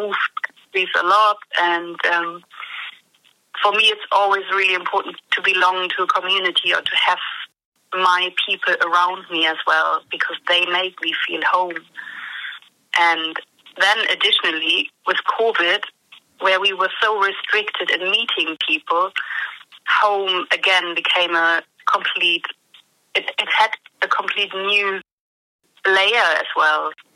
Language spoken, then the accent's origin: English; Germany; English is a second language; moved away as an adult; now in London, United Kingdom; As you probably can hear, I'm from Germany. And I am a photographer. I'm living in London since about 5 years.